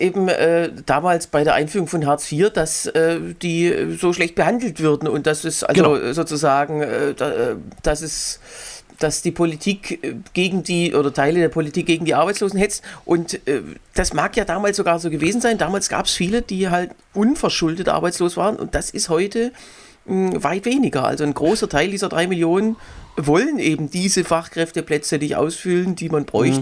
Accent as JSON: {"language": "German", "country": "Germany", "said": "das macht mich als Deutscher auch richtig stolz, muss ich sagen. Wir Deutsche bauen jetzt das Gesundheitssystem in Syrien auf."}